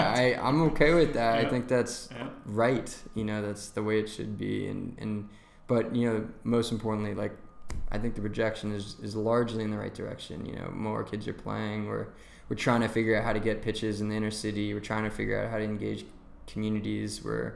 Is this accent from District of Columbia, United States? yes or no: yes; Washington, District of Columbia, United States; I'm going to have to go directly to my hometown.